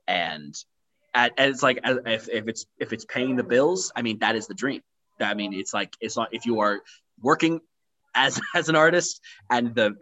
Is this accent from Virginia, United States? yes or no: yes; Tysons, Virginia, United States; it's nice that this is going to my hometown. I feel so blessed and so honored to be able to do this in the very new theater at Tyson's.